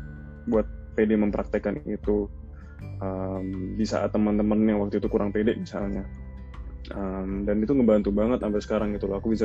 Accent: Australia; Tapi dari kecil udah di Australia, terus SMA itu aku pertukaran belajar ke Amerika.

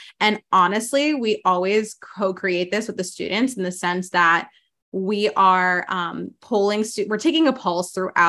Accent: New Orleans, Louisiana, United States; accent: Southern; New Orleans and sometimes I slip into Southern accents. So if y'all want to, yeah, I won't go into my Southern accent right now.

